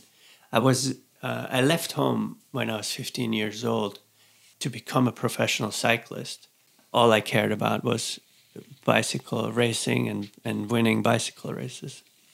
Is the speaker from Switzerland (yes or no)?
yes; Zurich, Switzerland; I grew up in Zurich. I grew up with hippie parents.